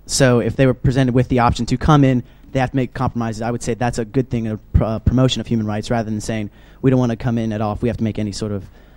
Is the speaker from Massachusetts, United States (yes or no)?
no; Santa Barbara, California, United States; I'm from Santa Barbara, California.